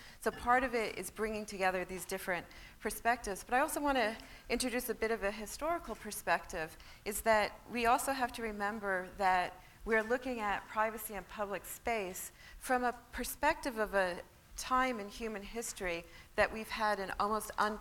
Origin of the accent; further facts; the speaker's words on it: Long Island, New York, United States; I grew up on Long Island where you spend a lot of time in traffic jams